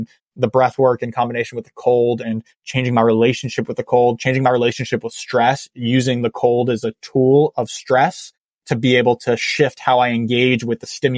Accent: San Diego, California, United States; I grew up in San Diego, California. I'm a sun creature. I'm a beach bum surfer.

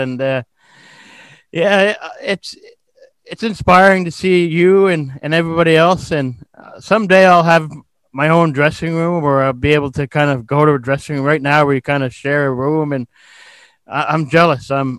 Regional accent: Sackville, Nova Scotia, Canada; And, you know, I'm from Sackville, Nova Scotia. I grew up watching the Junior B Blazers, and never thought in a million years I'd be in Cole Harbour.

